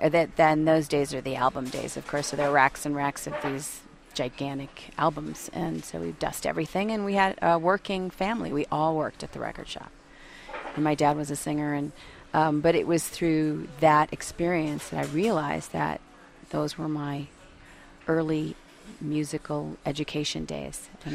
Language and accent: English; Los Angeles, California, United States; When most kids my age, I grew up in Los Angeles, and I thought we were such a strange family